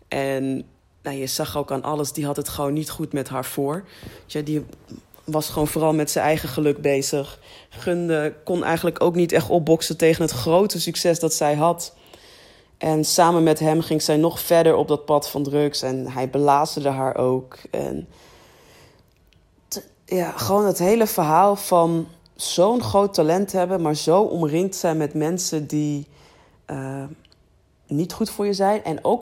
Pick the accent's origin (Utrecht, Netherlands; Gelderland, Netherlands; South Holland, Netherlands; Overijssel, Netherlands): Utrecht, Netherlands; Vianen; Had je de Soundmix Show in Vianen, waar ik ben opgegroeid.